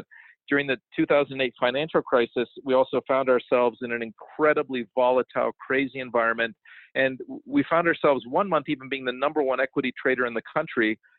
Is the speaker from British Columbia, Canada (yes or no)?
no; Toronto, Ontario, Canada; And I grew up in Toronto and other parts of Southern Ontario.